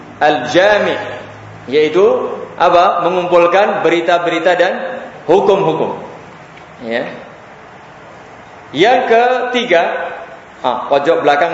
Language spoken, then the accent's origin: Indonesian; Java, Indonesia; Kalau orang Jawa, karena saya orang Jawa ya